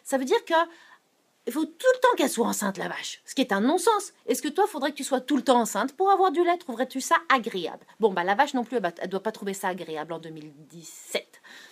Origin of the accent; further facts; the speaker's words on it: France; now in Montreal, Canada; J'ai grandi en France, je suis issue d'une famille de poissonniers, donc je suis issue de parents maraîchers